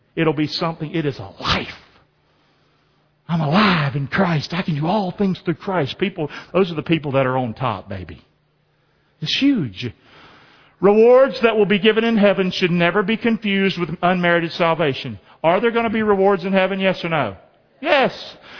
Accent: the South, United States; And I'm from the South. We don't talk like that.

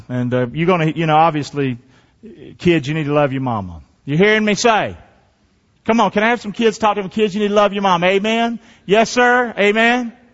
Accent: Rockingham, North Carolina, United States; That's the home that I grew up in on River Road, Rockingham.

